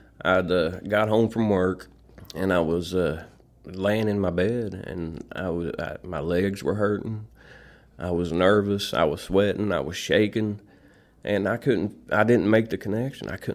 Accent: Cedar Grove, West Virginia, United States; I grew up in Cedar Grove. It's about 15 miles east of here.

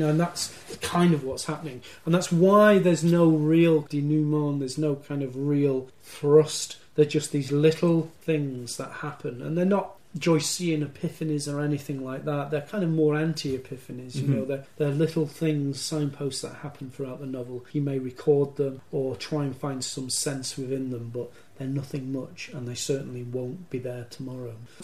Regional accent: Manchester, North West England, United Kingdom; Well, growing up in Manchester, if you heard a different accent, you would... you'd be fascinated.

